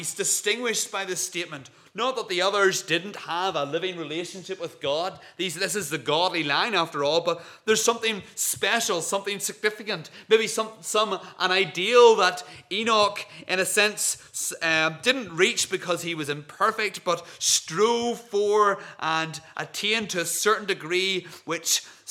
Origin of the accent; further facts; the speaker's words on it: Carrickfergus, Northern Ireland, United Kingdom; Growing up in Carrickfergus, we spent many Saturday afternoon having a family walk at Blackhead Lighthouse. That's out the coast beyond Whitehead.